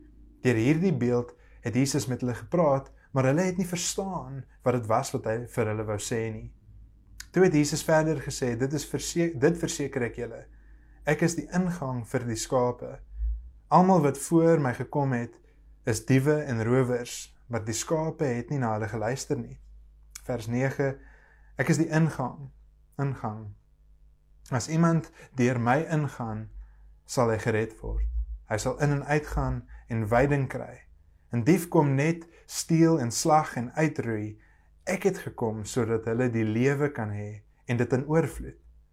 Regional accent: Paarl, Western Cape, South Africa; now in Stellenbosch, South Africa; Ek is in die Parel gebore. My ouers bly nog steeds daar, so ek kom van die Parel af.

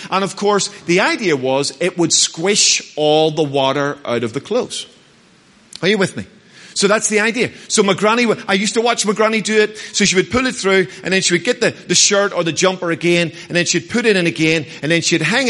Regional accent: Belfast, Northern Ireland, United Kingdom; when I was growing up in Belfast, before the days of washing machines and tumble dryers

